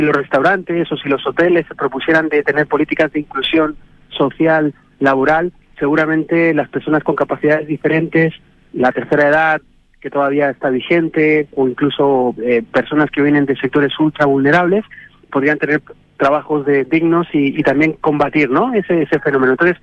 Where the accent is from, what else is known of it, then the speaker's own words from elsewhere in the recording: Spain; now in Chile; la calidad de las caletas chilenas están siendo ya dignas de competir casi contra mi país de origen, que es España